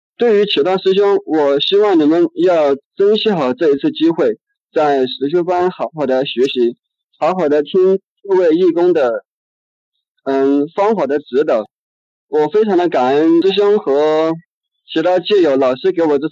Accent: Guizhou, China; 我是贵州人嘛，这个普通话不太标准。

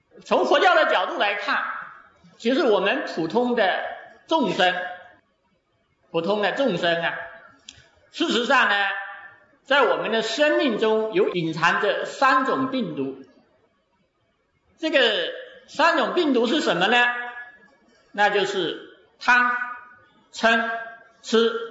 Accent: China; 那么作为我们中国人在介绍西方心理学的同时啊，其实我们应该要能够认识到在我们东方的这个文化中

